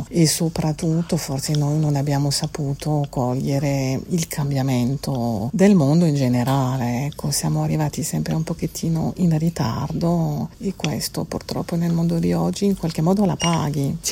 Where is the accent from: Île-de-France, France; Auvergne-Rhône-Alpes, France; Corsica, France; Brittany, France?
Auvergne-Rhône-Alpes, France; Lyon; now in Italy; Allora, io sono qua dal 92. Ho sempre lavorato al reparto arte. Vengo dalla Francia, da Lione.